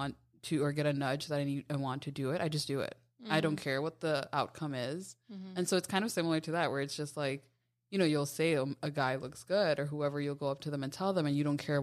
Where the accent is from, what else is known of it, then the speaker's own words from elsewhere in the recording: New York, United States; And, as a New Yorker, I was thinking, like, oh, my God.